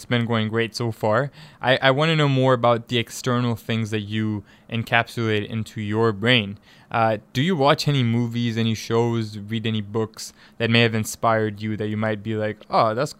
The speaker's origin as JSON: {"language": "English", "country": "Tanzania", "tie": "born or raised there", "also_born_or_lived": "Kenya", "said": "I'm from Tanzania. I grew up in East Africa. I'm from Tanzania. I grew up in Tanzania and Kenya. And I've been to South Africa."}